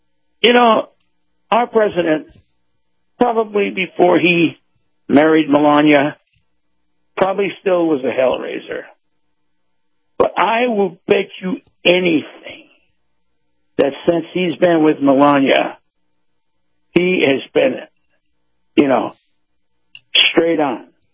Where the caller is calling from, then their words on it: Bradenton, Florida, United States; calling from Bradenton.